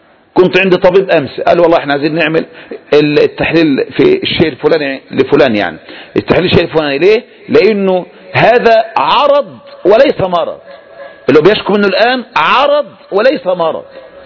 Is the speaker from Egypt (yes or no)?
yes; Egypt; وتأتي زي عندنا في مصر أشهر اثنين فين، هذا العدوي وهذا الحويني